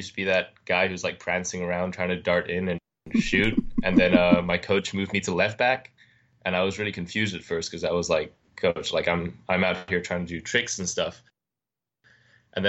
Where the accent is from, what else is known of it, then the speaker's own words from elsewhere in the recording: Thailand; also born or lived in Singapore / Hong Kong; I was born in Singapore, but my dad is Spanish and my mom is Thai. I think we lived in Singapore for like a year, lived in Hong Kong for a couple of years, and then moved to Thailand permanently.